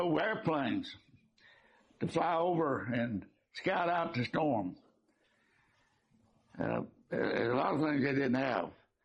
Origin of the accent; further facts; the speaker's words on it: Nacogdoches, Texas, United States; We're from Nacogdoches, and our family is buried at Old North Church, which is the oldest church in Texas, existing church, up north of Nacogdoches, about 2 or 3 miles.